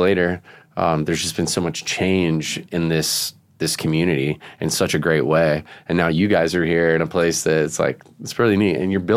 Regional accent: Vero Beach, Florida, United States; I grew up with Marty in Vero Beach, Florida.

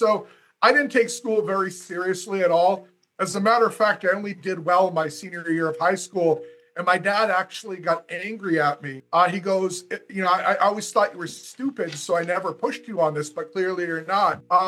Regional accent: Dudley, Massachusetts, United States; Dudley, Massachusetts, a place with all the diversity of a salt shaker.

